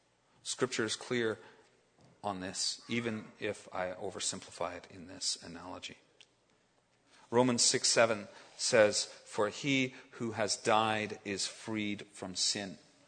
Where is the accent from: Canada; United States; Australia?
Canada; There are times we complain about our country, but by and large, we like Canada and we like being Canadian.